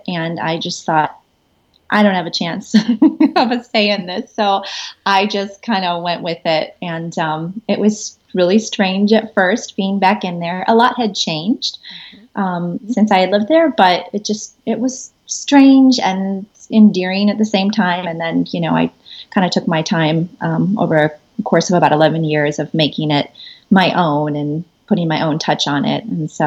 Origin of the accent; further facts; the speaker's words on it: Midwest, United States; Well, I grew up in the Midwest, so it was a lovely childhood.